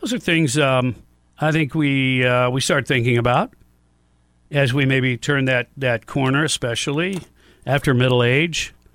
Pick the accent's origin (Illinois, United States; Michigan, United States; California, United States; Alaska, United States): Michigan, United States; But I grew up in Michigan